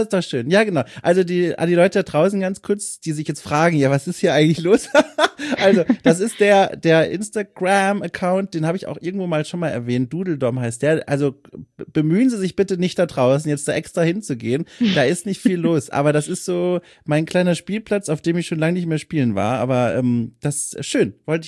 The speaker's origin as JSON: {"language": "German", "region": "Bavaria", "country": "Germany", "also_born_or_lived": "Heidelberg / Munich / Berlin", "moved": "as an adult", "lives_now": "Hamburg, Germany", "said": "Klar, also ich komme aus Franken, ein kleines Dorf in Franken, 700 Einwohner, mittlerweile nur noch 500"}